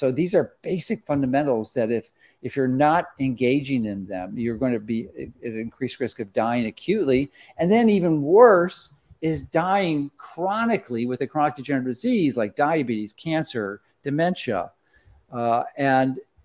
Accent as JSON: {"language": "English", "town": "Chicago", "region": "Illinois", "country": "United States", "said": "I mean, I'm from Chicago."}